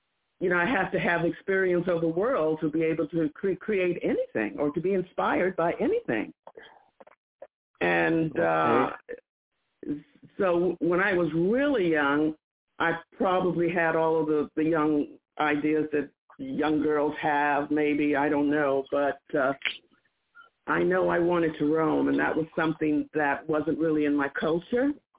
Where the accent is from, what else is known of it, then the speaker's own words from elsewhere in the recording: United States; Now, I'm an American. I'm a black American.